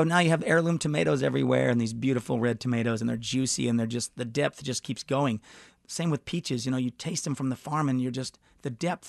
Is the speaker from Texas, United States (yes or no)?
yes; Lubbock, Texas, United States; also born or lived in Amarillo / Tulsa / Phoenix / South Dakota; now in Kansas City, United States; I grew up in places like Lubbock, Texas, and Amarillo, and Tulsa, and Phoenix, Arizona, and South Dakota.